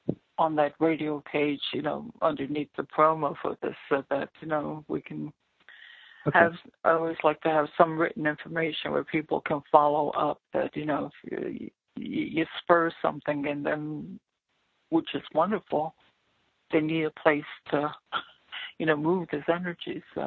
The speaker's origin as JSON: {"language": "English", "region": "New Jersey", "country": "United States", "said": "I'm from New Jersey. How would somebody start something in New Jersey?"}